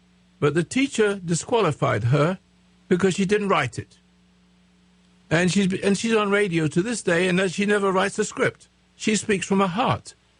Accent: England, United Kingdom; I'm an Englishman, so we didn't get certificates and things like

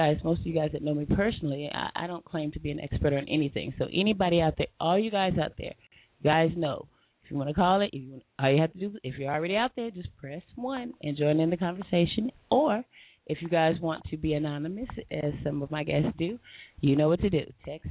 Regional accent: Compton, California, United States; Went to Eugene Shelley Compton, grew up there as a young girl.

